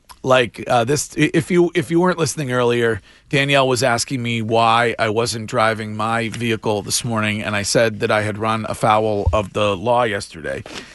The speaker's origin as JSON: {"language": "English", "town": "Stowe", "country": "United States", "tie": "born or raised there", "said": "my hometown police department, the Stowe PD"}